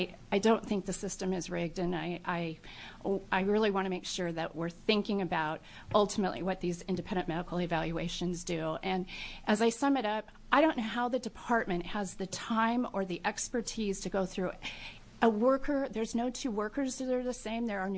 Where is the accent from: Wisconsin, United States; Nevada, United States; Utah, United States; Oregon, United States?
Oregon, United States; Portland; I am from Southeast Portland, just to make a point there.